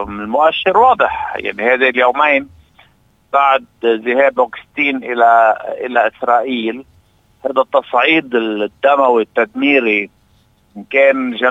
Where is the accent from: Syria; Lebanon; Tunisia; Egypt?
Lebanon; سنبقى كلبنانيين جاهزين لموضوع الدبلوماسي،